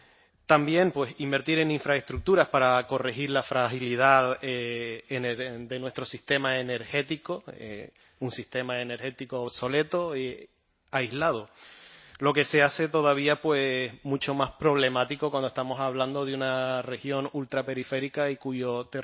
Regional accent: Valle Gran Rey, Canary Islands, Spain; en mi pueblo ocurre cada vez que caen 4 gotas o hace un poco de viento en Valle del Rey

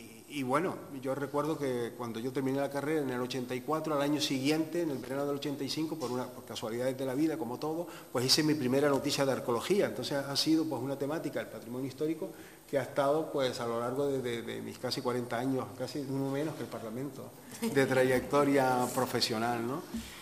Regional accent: Canary Islands, Spain; yo no he nacido en Canarias, pero que somos canarios, pero vamos, mis padres son canarios, ¿no? Yo soy hijo de la emigración canaria a Venezuela

